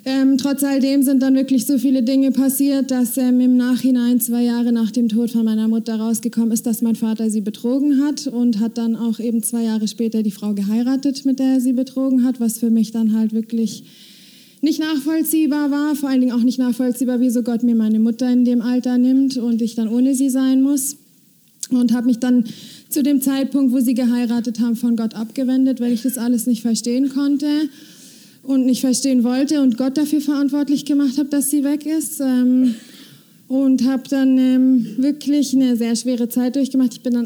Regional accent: Konstanz, Baden-Württemberg, Germany; Ich bin, wie ihr hört, Deutsche. Ich komme aus Konstanz ursprünglich. Ich bin am 14. Mai 28 Jahre alt geworden.

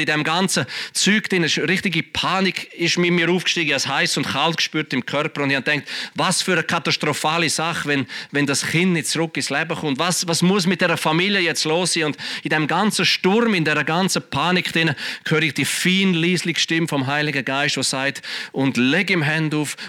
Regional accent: Switzerland; Und dann als Schweizer denkst du, es wird ja nie funktionieren.

